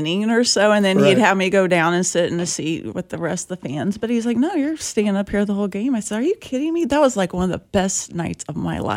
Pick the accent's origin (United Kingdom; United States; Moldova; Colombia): United States; Atchison, Kansas; I'm from Atchison, Kansas, which is about an hour and 20 minutes from